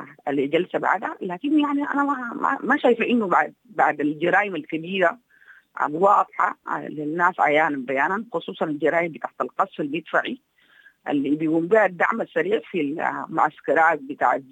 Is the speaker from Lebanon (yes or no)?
no; Sudan; نحن كسودانيين